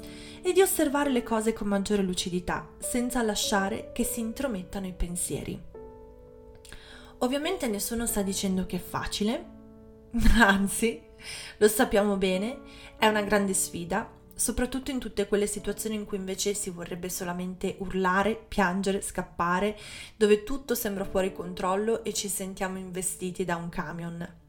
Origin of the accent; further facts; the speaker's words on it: Genoa, Liguria, Italy; born there; Io sono nata a Genova e il mare in tempesta l'ho visto parecchie volte